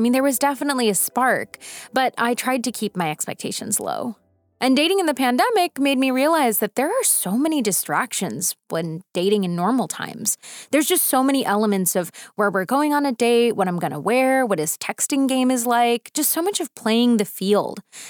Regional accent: United States; it may not seem like a huge difference because we're both Indian, but it's basically like dating someone from a foreign country. I mean, I grew up American on McDonald's Happy Meals.

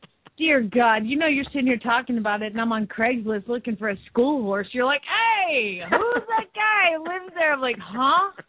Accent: Georgia, United States; I grew up in Georgia, and all of my family is from Florida.

